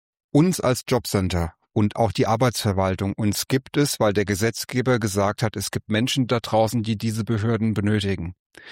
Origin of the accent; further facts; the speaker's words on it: Bad Kreuznach, Rhineland-Palatinate, Germany; Ich bin hier in Kreuznach zur Schule gegangen